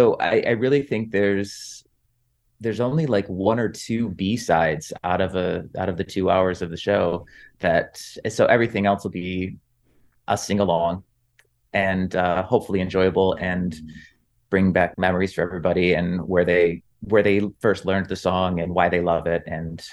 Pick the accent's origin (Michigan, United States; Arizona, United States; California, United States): Michigan, United States; I was able to see it in 2019 and in my hometown in Michigan.